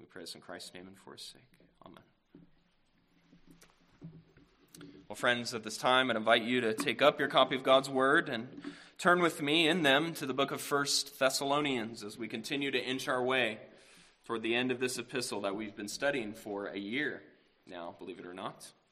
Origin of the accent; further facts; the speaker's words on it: Phoenix, Arizona, United States; last week, I was in Phoenix, in my hometown, preaching at their communion season